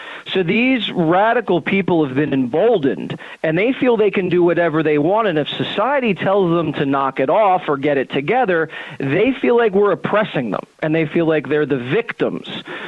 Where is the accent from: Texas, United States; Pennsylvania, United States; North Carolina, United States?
Pennsylvania, United States; Philadelphia; We're both Philly, and we're fanatics in our own special way.